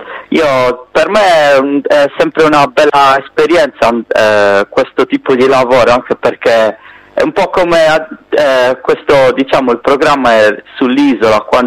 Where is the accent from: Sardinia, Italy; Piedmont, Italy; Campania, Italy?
Sardinia, Italy; Carbonia; io vengo dall'isola, come penso si possa sentire dal mio accento, quindi sono del sud-ovest Sardegna, precisamente di Carbonia.